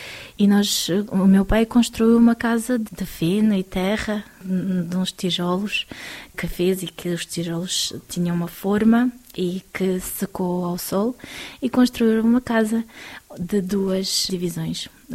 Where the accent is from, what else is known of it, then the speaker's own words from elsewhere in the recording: Uzbekistan; tenho 35 anos, sou natural do Uzbequistão, um dos 15 países da União Soviética, nasci na União Soviética, então. Faço parte de um povo que chama-se Tártaros da Crimeia, que são muçulmanos